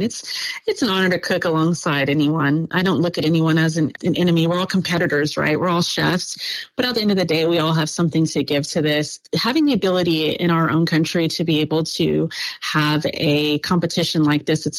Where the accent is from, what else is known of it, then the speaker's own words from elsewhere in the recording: Los Angeles, California, United States; also born or lived in South Korea / Okinawa; I grew up in Los Angeles, so there's so much culture there already.